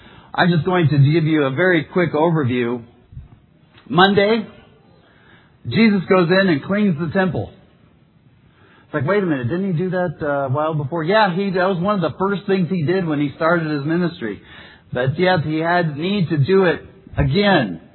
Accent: Texas, United States; We had kind of wild chickens when I was a kid growing up in Texas.

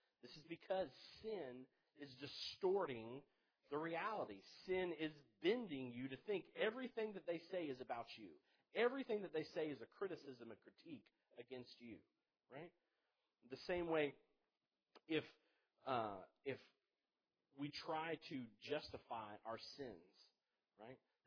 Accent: DeRidder, Louisiana, United States; Growing up in DeRidder, going to the Beauregard Parish Fair, it is a hoot and a half.

